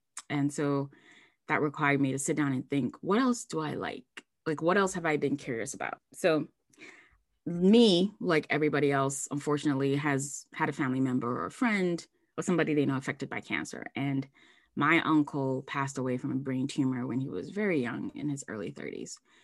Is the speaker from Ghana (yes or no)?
yes; Ghana; I'm from Ghana, West Africa, so I know how to ask why and be respectful.